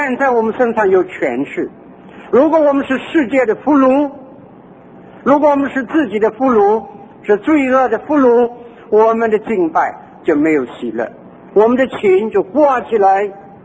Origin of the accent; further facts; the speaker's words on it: Qingdao, Shandong, China; 我的故乡山东青岛